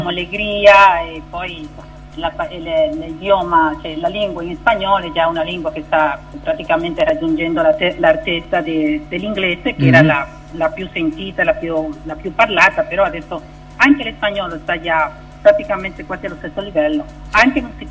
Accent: Santo Domingo, Distrito Nacional, Dominican Republic; ispirandomi ai ritmi che hanno segnalato la mia infanzia a Santo Domingo.

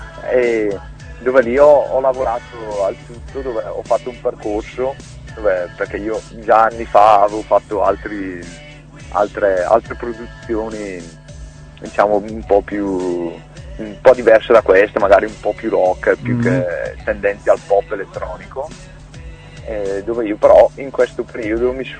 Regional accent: Brescia, Lombardy, Italy; Sì, sono bresciano. Sono bresciano e però ho voglia di muovermi.

